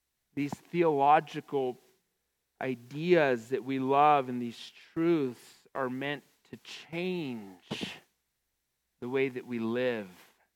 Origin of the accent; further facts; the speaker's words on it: United States; maybe it's just because I'm American, but there's just nothing quite like America.